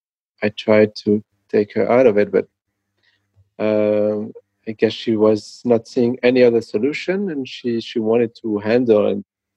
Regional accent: France; English is a second language; I come from France.

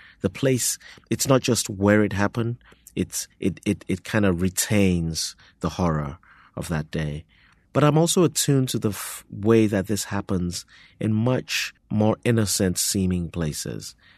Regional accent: Nigeria; now in United States; I'm from two different countries. I grew up in Nigeria. I've lived in the U.S. for even longer than I lived in Nigeria. I have citizenship in both places

